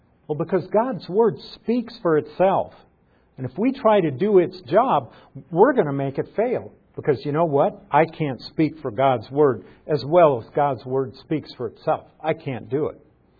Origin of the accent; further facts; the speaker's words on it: Nebraska, United States; I'm from Nebraska. A lot of you know that.